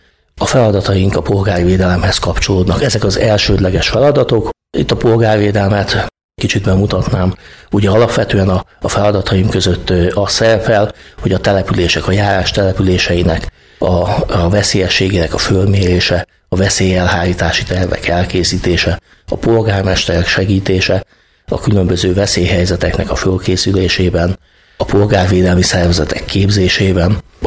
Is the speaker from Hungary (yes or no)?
yes; Kiskunhalas, Bács-Kiskun, Hungary; 1977-ben születtem Kiskunhalason, itt nőttem föl, Fazekas Gábor utcai általános iskolába jártam